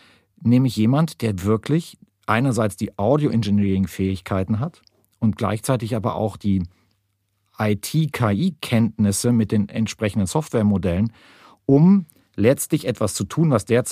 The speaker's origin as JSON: {"language": "German", "region": "Lower Saxony", "country": "Germany", "tie": "born or raised there", "said": "Oder das Ostfriesisch, um ein bisschen mehr in meine Heimat zu gehen."}